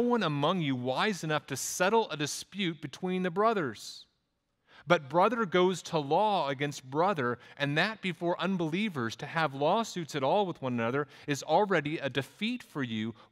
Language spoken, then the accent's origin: English; Texas, United States; accent: Texas; That's my Texas accent. I don't know how to say it right.